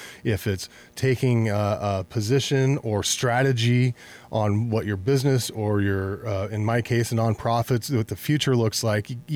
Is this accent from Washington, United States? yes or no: yes; Pasco, Washington, United States; being born and raised in Pasco, and just kind of, if you want to say, one of the older families in Pasco